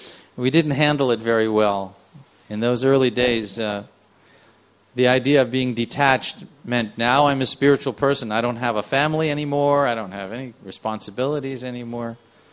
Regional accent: New York, United States; I come from New York. Please don't hold that against me.

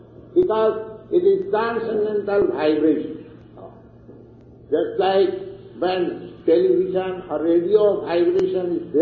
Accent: India; English is a second language; Now, before me, I am Indian, you are all Americans.

